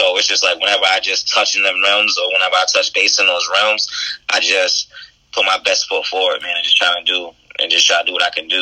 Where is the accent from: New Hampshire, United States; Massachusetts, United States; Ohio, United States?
Massachusetts, United States; New Bedford; I'm from New Bedford, Massachusetts, you know, New Orleans City.